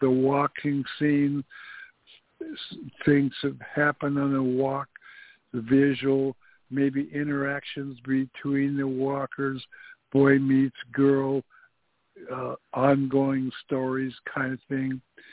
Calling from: Goleta, California, United States; I'm calling in from Goleta today

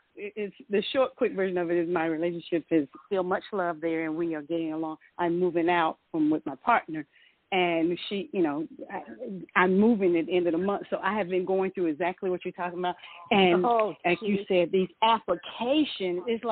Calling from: Georgia, United States; I'm calling from Georgia

